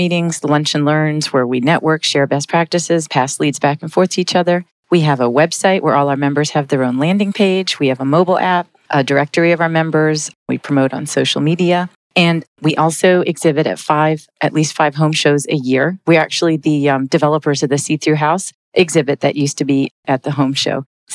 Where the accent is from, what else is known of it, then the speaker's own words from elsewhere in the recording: Toronto, Ontario, Canada; Okay, well, let's see. I'm originally from Toronto, Ontario, Canada.